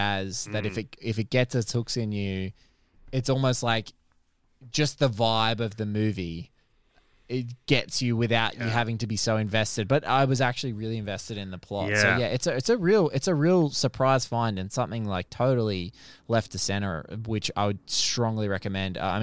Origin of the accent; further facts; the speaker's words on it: New South Wales, Australia; I grew up on the Central Coast in New South Wales